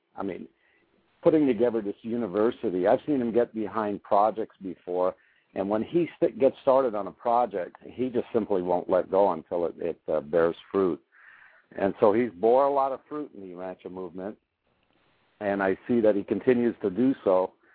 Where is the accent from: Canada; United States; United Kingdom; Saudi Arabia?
Canada; Quebec; Of course, I miss the seasons. I was raised in Quebec.